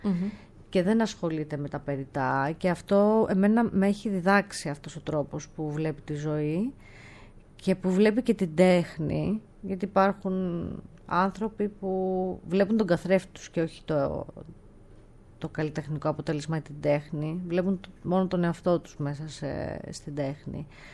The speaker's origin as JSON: {"language": "Greek", "town": "Karpathos", "region": "South Aegean", "country": "Greece", "said": "ένα έθιμο από την ιδιαίτερη πατρίδα μου, την Κάρπαθο"}